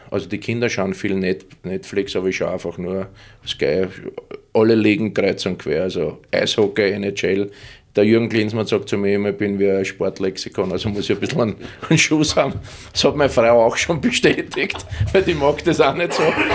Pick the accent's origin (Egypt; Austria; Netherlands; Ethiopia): Austria; Vienna; Oh, Wien ist meine Heimatstadt, ja.